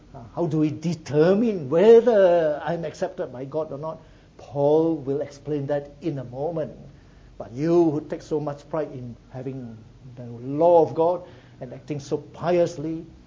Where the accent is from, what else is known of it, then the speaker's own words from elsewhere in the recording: United Kingdom; I'm British.